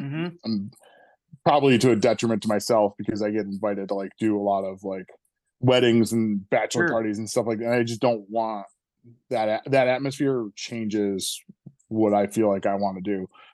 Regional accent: New York, United States; I'm learning the ways outside of my humble upbringings in the Finger Lakes, New York.

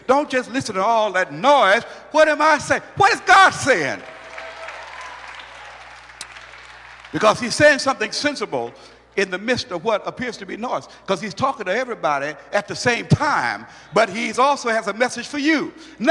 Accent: Brooklyn, Illinois, United States; if I came from Brooklyn, Illinois, St. Louis, Missouri area. So if you speak with a St. Louis accent, and … I said, oh Lord, you messing with me now. You took me all the way back to my childhood.

